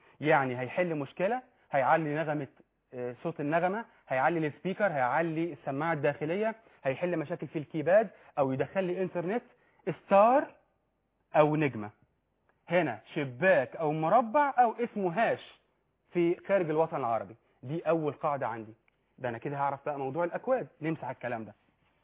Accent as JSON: {"language": "Arabic", "country": "Egypt", "accent": "Egyptian colloquial Arabic", "said": "انا بتكلم باللهجه العاميه المصريه"}